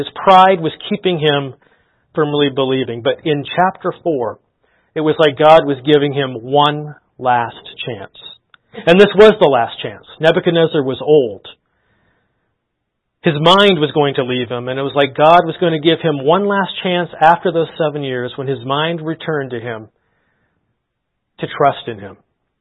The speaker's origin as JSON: {"language": "English", "town": "Moncton", "region": "New Brunswick", "country": "Canada", "tie": "born or raised there", "said": "in my hometown of Moncton"}